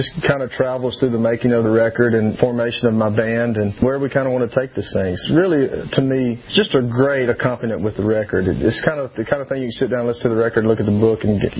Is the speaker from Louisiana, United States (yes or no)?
yes; Louisiana, United States; born or raised there